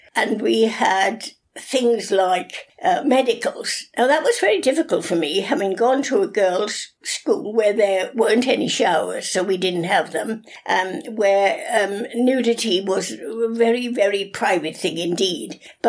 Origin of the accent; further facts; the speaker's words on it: Wales, United Kingdom; born there; I was born in Monmouthshire.